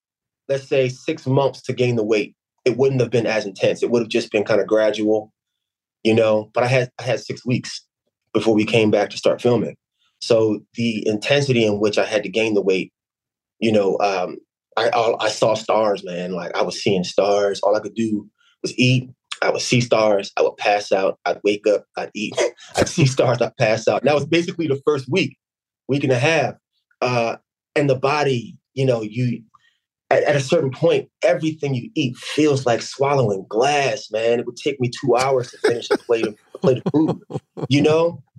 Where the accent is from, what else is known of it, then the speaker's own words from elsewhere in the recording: Camden, New Jersey, United States; I'm from Camden, New Jersey.